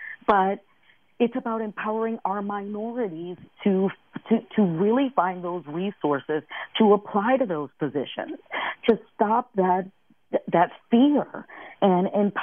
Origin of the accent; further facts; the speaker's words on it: New York City, New York, United States; It's also, I come originally from New York City.